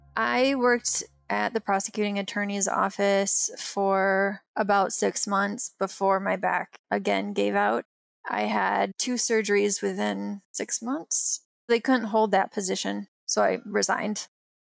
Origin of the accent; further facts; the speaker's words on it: Michigan, United States; you know, I'm from Michigan. I was a gymnast, I like sports